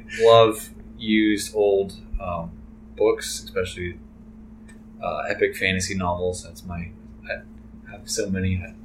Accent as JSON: {"language": "English", "region": "Idaho", "country": "United States", "said": "oh, I'm from Idaho and I'm in the area."}